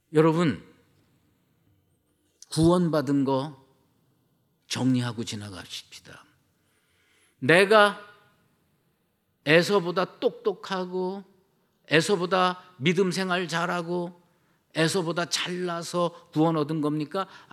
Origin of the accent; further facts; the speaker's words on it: Seoul, South Korea; 그리고 서울로 올라가서 제가 태어나고 자랐습니다.